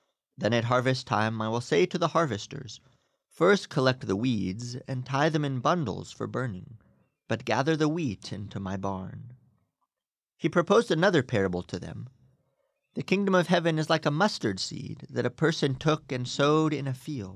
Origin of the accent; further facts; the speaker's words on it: Robstown, Texas, United States; I grew up here locally in Robstown.